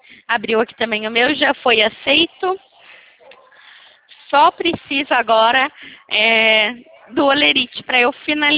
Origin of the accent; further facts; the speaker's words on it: São Paulo, Brazil; Não, eu sou de São Paulo.